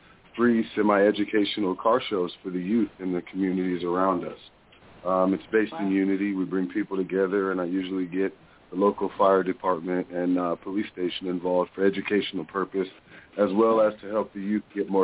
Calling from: Texas, United States; I'm actually calling from Texas, the Panhandle.

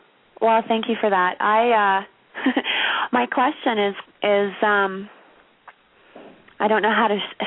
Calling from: Colorado, United States

